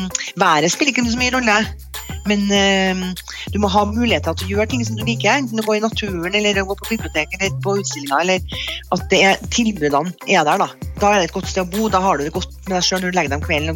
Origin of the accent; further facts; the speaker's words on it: Trondheim, Trøndelag, Norway; Mora mi fra København, og faren min fra Hardanger. Og så har jeg havnet I Trondheim da jeg var 3 år. Og jeg føler at jeg kommer fra Trondheim da. Selv om jeg ikke trønder I blodet, så jeg det I hodet og hjertet altså.